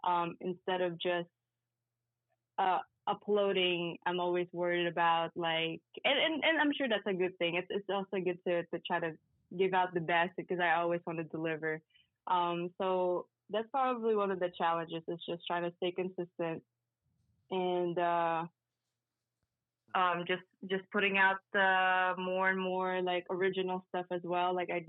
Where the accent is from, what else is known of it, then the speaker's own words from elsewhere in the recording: Philippines; well, maybe not as a Filipina.